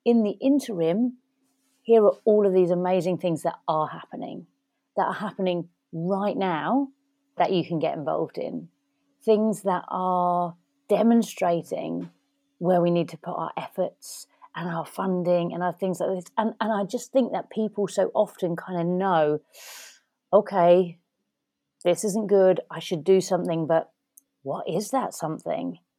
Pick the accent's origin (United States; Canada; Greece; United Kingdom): United Kingdom; East of England; and into Hertfordshire, which is where I'm from. And I really wanted to showcase a few projects from my hometown